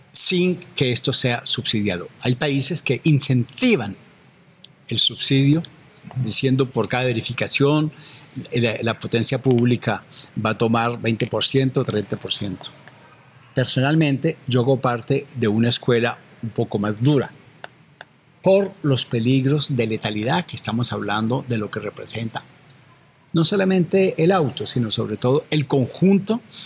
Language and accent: Spanish; France; En mi país, en Francia, estamos hablando de 48.000, 50.000 muertos por año